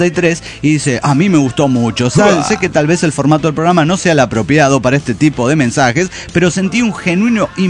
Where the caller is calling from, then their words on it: Tuxtla Gutiérrez, Chiapas, Mexico; de Tuzla Gutiérrez, Chiapas, México.